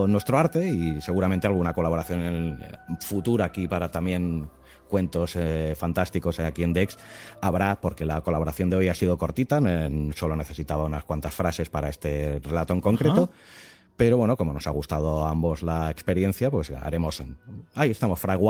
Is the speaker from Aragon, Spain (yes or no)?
no; Barcelona, Catalonia, Spain; alguien de mi tierra, precisamente de aquí de Barcelona